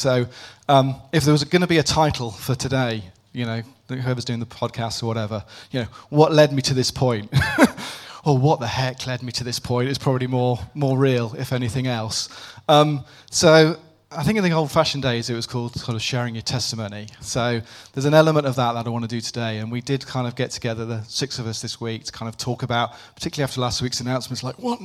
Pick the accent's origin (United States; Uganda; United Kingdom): United Kingdom; Birmingham, West Midlands; born there; Is it like I was born in Birmingham?